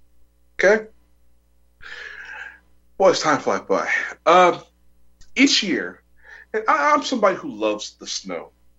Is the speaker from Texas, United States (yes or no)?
yes; Texas, United States; also born or lived in California; Now, I'm from Texas, lived in California for a long period of time, so snow is not something I'm accustomed to.